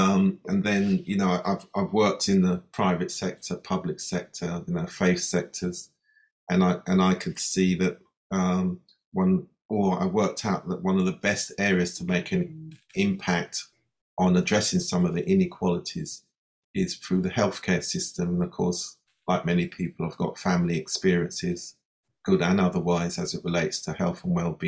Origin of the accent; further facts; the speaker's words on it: London, United Kingdom; born there; I'm a child of the Windrush generation. My mother came from Montserrat, father Jamaica, but I was born here in London.